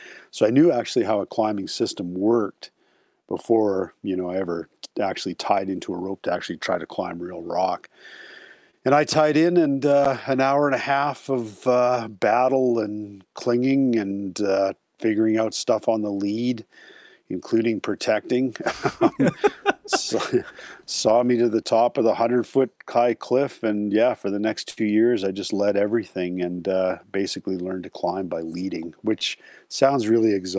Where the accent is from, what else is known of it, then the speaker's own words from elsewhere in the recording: Calgary, Alberta, Canada; And growing up in Calgary with a single mom meant that, we grew up on social assistance, welfare, so we were very, very poor.